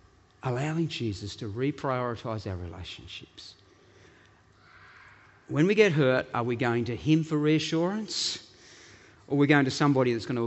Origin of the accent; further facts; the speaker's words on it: East Devonport, Tasmania, Australia; I grew up in East Devonport. Like, it was a tough neighbourhood.